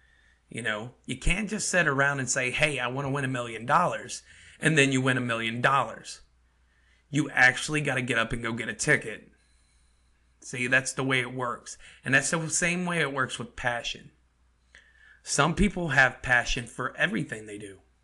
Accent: Kentucky, United States; Okay, but I'm from Kentucky.

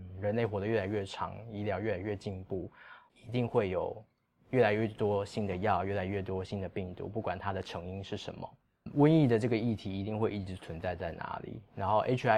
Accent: Taiwan; 它其实就以我们台湾人来说

